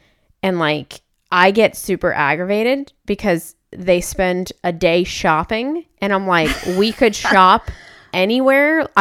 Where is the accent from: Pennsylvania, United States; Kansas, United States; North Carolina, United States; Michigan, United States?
Pennsylvania, United States; It was the first time that I went from Louisiana, because I grew up in Pennsylvania.